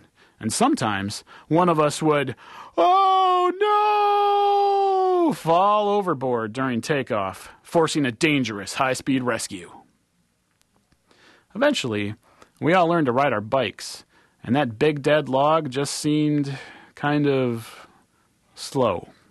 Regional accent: Eau Claire, Wisconsin, United States; I grew up on Eau Claire's west side, across the street from a big empty lot.

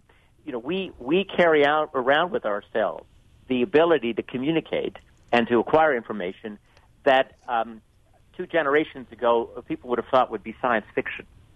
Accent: Canada; I grew up in Canada.

